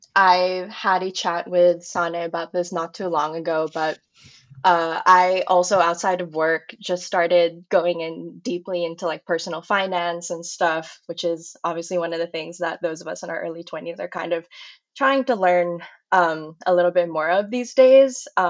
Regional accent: Philippines; I'm originally from the Philippines. My friends and my peers sometimes refer to me as

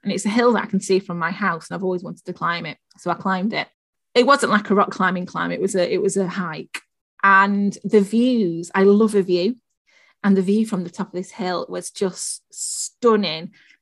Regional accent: Sheffield, Yorkshire and the Humber, United Kingdom; apart from my hometown of Sheffield, I couldn't see myself being anywhere else, really.

